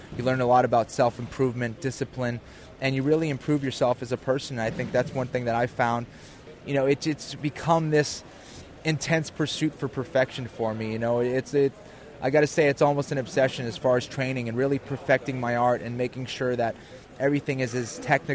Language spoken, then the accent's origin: English; Boston, Massachusetts, United States; You know, I'm from Boston. I had to come up with something Boston-themed.